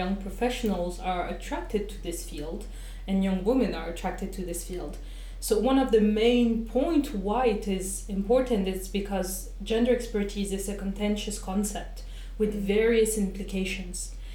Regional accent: France; English is a second language; I was born and raised in France, but my parents are both Algerian immigrants.

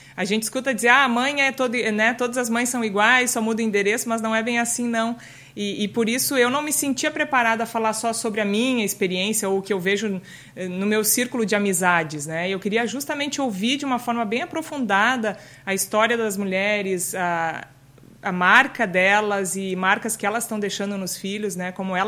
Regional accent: Santo Ângelo, Rio Grande do Sul, Brazil; now in Porto Alegre, Brazil; mãe de dois meninos, sou casada com o Thiago. Sou natural de Santo Ângelo, Rio Grande do Sul, tenho 37 anos

